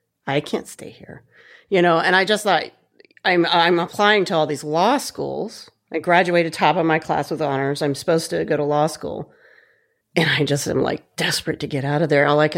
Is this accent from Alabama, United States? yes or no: yes; Huntsville, Alabama, United States; I grew up mostly in Huntsville, Alabama.